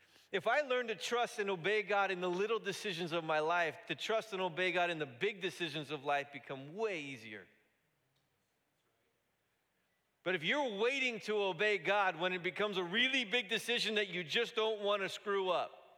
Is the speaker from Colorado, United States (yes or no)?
no; Fullerton, California, United States; It makes way more sense to plant in Fullerton. I grew up in Fullerton.